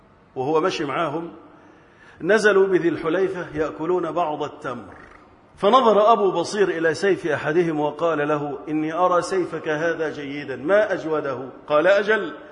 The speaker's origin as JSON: {"language": "Arabic", "country": "Egypt", "said": "اللهم احفظ بلدنا مصر وجميع بلاد المسلمين من الفتن"}